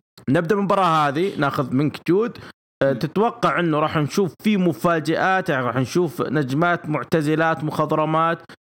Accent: Buraidah, Al-Qassim, Saudi Arabia; أنا عندي حاجات أنا أخذها من عندنا في بريدة

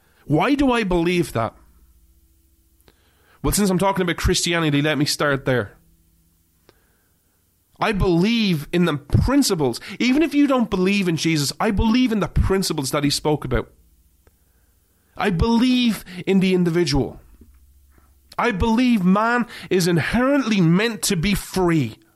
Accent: Ireland; I grew up in Ireland. I grew up in Ireland where it's mostly Catholic.

